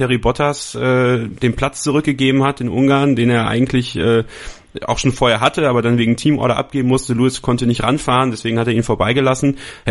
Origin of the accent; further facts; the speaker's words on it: Wallonia, Belgium; born there; ich komme ja aus der Ecke von Spa, gebürtig, also ich bin in der Nähe von Spa geboren